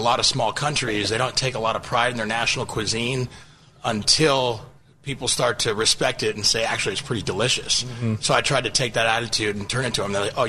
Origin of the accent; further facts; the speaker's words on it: Seattle, Washington, United States; So I grew up here in the Seattle area, and there's quite a strong Latvian community here in the Seattle area.